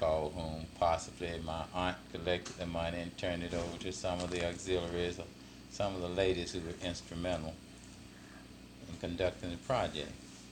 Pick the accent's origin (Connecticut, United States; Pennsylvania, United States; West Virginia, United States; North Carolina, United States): West Virginia, United States; Kimball; my early life was spent basically in southern West Virginia, around Kimball, West Virginia. Although I was born in Virginia, I moved to West Virginia at age 5